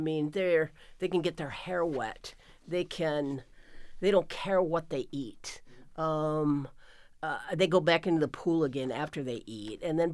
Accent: Michigan, United States; like when I was growing up in Michigan, there were certain families that were, they didn't permit dancing or gym class or being inoculated.

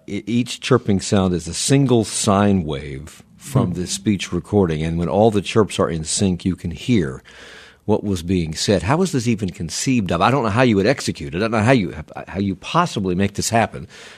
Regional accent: Ireland; I'm Irish, and I can't do it.

